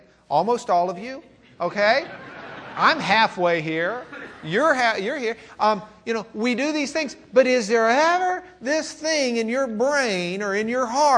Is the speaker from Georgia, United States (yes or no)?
no; Lubbock, Texas, United States; I'm from Lubbock, Texas, so that's my German accent.